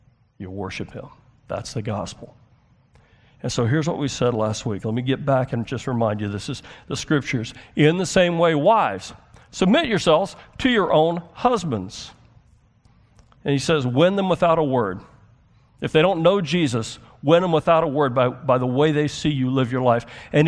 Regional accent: United States; I'm American. I don't like that. Like, it's in my blood to fight.

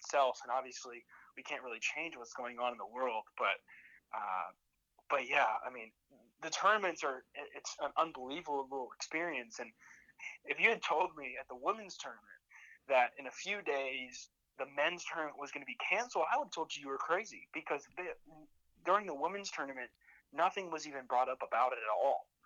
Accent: Hampton, Virginia, United States; Well, so it's my hometown team. The stadium is 15 minutes away from my house in Yorktown, Virginia. It's based out in Hampton. And I grew up actually going to games there.

